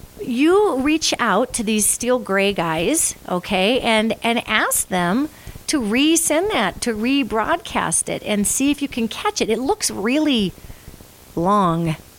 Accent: Michigan, United States; I was from Michigan.

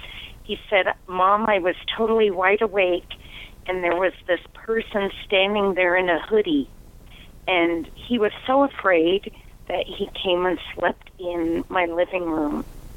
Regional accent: Billings, Montana, United States; Hi, Danielle. … I'm from Billings.

